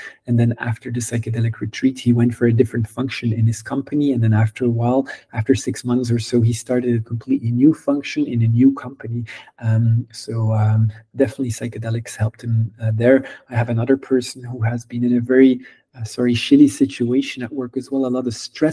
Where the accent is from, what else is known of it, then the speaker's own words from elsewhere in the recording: Belgium; I'm from Belgium, you're originally from Holland. I can drive 30 minutes to Holland